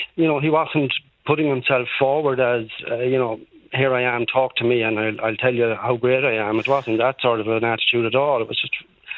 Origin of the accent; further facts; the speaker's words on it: Sligo, Connacht, Ireland; So I'm from Sligo, as it happens, but we were in Kilkenny for a few days